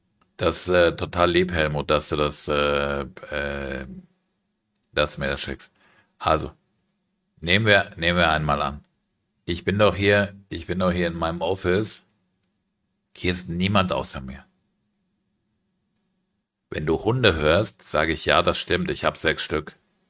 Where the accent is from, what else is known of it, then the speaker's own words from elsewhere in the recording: Frankfurt, Hesse, Germany; ich bin ein Frankfurter Junge.